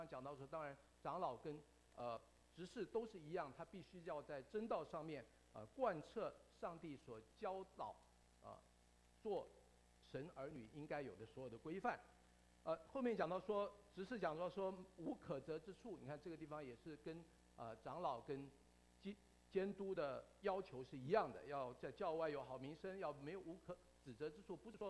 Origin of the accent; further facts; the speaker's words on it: China; 我们都是中国人，但是我们有说我们有说上海话的中国人